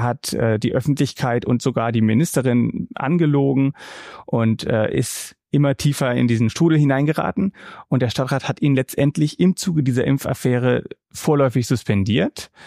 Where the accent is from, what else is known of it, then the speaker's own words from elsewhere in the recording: Halle, Saxony-Anhalt, Germany; auch Halle, ja, ich bin in Halle zur Schule gegangen